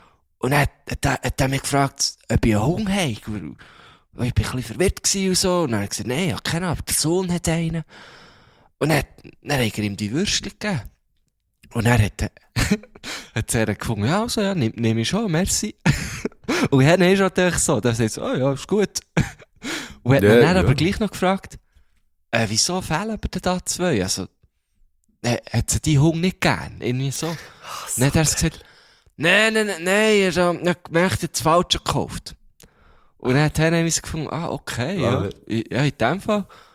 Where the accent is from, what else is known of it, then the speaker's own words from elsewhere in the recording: Bern, Switzerland; wo kommst du denn her? Und dann so, ja, von Bern